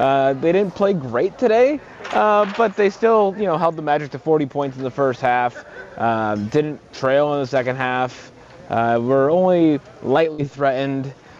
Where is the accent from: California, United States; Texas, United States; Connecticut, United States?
Connecticut, United States; I grew up in Connecticut, and we don't have much in Connecticut in terms of sports teams.